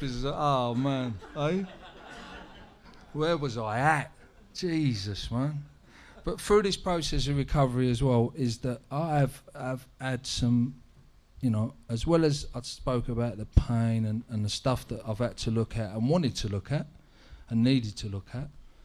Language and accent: English; Islington, London, United Kingdom; when I was growing up, I grew up in Islington.